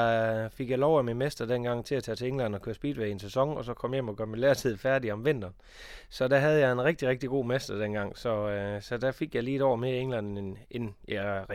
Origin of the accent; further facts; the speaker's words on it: Aalborg, North Denmark Region, Denmark; born there; Jeg blev født i Aalborg i 1983 på Sygehus Nord